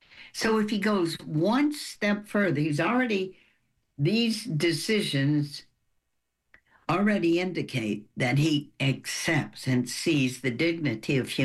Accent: the South, United States; accent: southern; You got my southern accent.

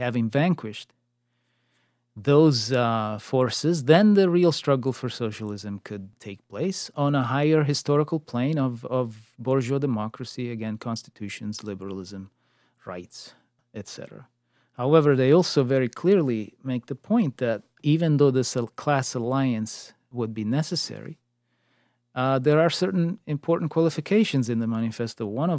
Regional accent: Rome, Lazio, Italy; Rome, I'm from Rome

